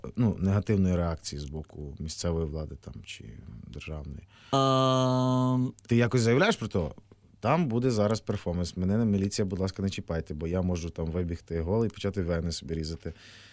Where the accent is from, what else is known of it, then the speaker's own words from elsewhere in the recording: Nadvirna, Ivano-Frankivsk Oblast, Ukraine; у моєму рідному місті Надвірна, Івано-Франківської області